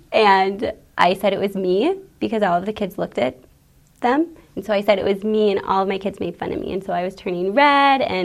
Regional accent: Bloomington, United States; I'm from Bloomington

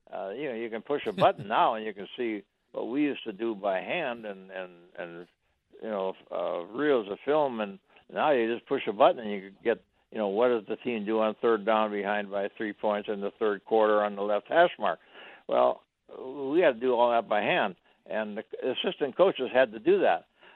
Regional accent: Canada; I came from Canada, of course

